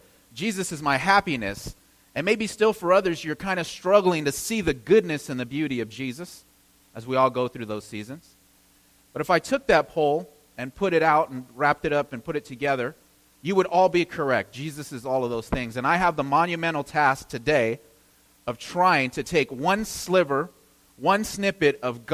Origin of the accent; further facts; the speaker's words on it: Upland, California, United States; We're from Upland, California. It's about 30 minutes east of Los Angeles.